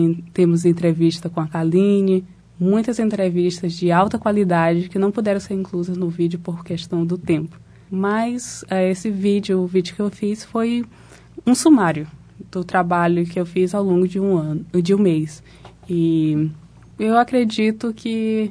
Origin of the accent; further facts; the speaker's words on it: São Luís, Maranhão, Brazil; now in Nigeria; eu sou daqui do Maranhão, sou de São Luís do Maranhão, mais especificamente, e estou há mais de 5 anos, acho que 7 anos, estudando fora.